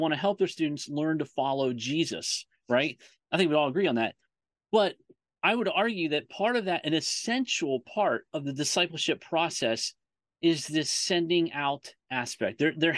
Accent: Pennsylvania, United States; So I grew up in Pennsylvania, and I was a ninth grader when I did a year of homeschool because our school went on strike.

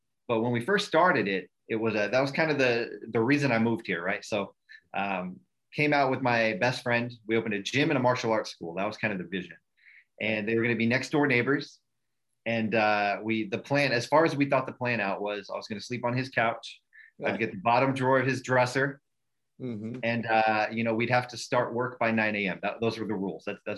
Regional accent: Colorado Springs, Colorado, United States; settled in Colorado, where kind of grew up there from middle school on. And, once I grew up in Colorado Springs, and once I was old enough to pay my own bills, moved to Denver

